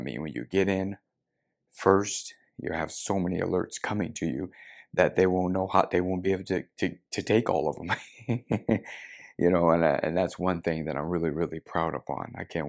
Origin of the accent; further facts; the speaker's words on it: Las Vegas, Nevada, United States; Growing up in Las Vegas, Nevada